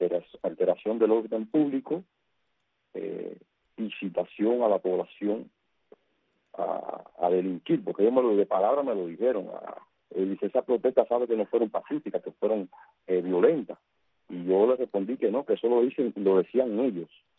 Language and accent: Spanish; Cuba; como hijo legítimo de esta tierra, como cubano.